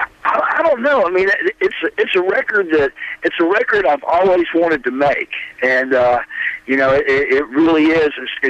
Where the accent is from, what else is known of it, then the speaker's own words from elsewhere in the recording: Muscle Shoals, Alabama, United States; the music that came out of my hometown when I was growing up, the kind of the Muscle Shoals sound